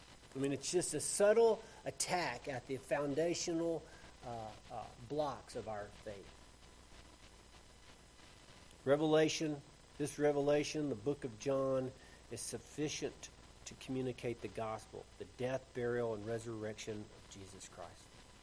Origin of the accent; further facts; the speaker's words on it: Lubbock, Texas, United States; I don't know, my hometown, Lubbock, Texas, it's dry and it's hot and the dust blows in the spring.